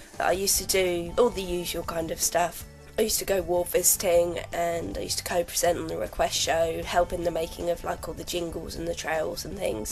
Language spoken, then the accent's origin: English; Brighton, South East England, United Kingdom; now in Exeter, United Kingdom; I'm originally from Brighton, though for the last 3 years I have lived in Exeter.